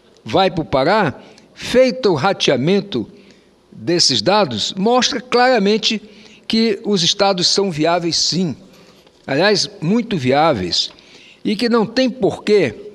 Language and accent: Portuguese; Pará, Brazil; also born or lived in Roraima; eu sou meio paraense. Eu nasci em Roraima, mas eu estudei no Pará. Eu me formei em medicina no Pará. Vivi a minha adolescência e os primeiros anos da minha idade adulto, jovem, lá.